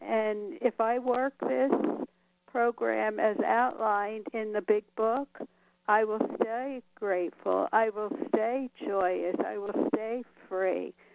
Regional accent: Nevada, United States; I'm from Nevada

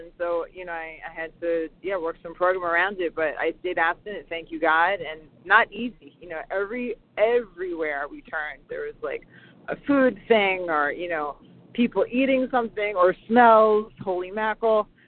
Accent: Florida, United States; I'm from Florida, grateful to be here.

